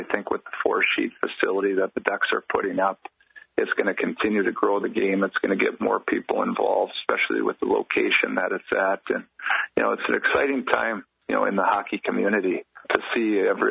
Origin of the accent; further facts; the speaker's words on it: Minnesota, United States; You know, especially for me, you know, growing up in Minnesota, where I've done it since I think I was age probably two.